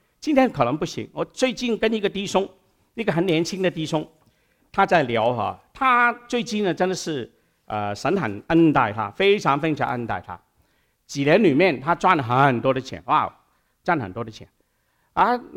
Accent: China; 我们中国人呢是做字是藏言文字，是吗？

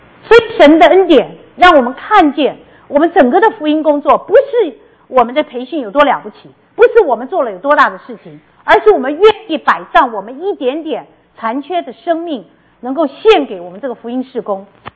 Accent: China; 我们中国人是跟吃的文化是太有关系了。我们海外的移民大部分早期都是来做餐厅

